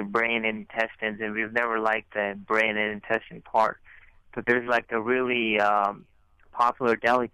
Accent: Pakistan; now in United States; So our family comes from Indian subcontinent. So we're from Pakistan.

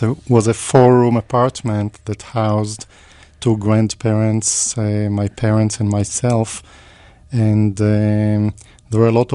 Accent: Tel Aviv, Tel Aviv District, Israel; I grew up in Tel Aviv, in Israel. I was born in 1948, so I was born right into immediately the post-independence period

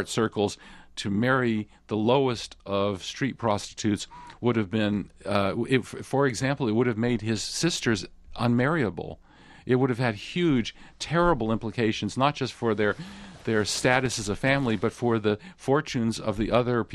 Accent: United States; As an American, it would be sort of uncomfortable to do so.

